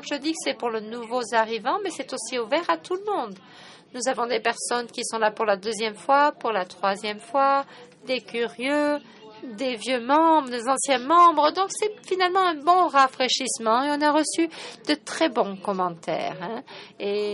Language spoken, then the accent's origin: French; Turkey; mais je viens de Turquie